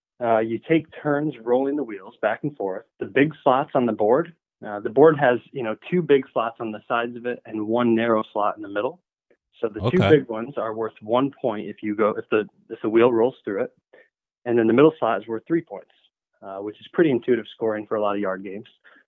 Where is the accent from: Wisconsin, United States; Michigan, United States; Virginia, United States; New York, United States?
Michigan, United States; now in Vero Beach, United States; Shane's brother. We grew up in Michigan. Shane's still in Grand Rapids, Michigan. I moved down to Vero Beach, Florida.